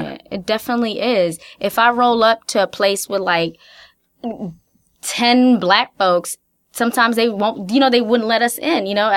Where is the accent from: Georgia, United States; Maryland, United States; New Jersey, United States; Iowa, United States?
Georgia, United States; Atlanta; I grew up in Atlanta.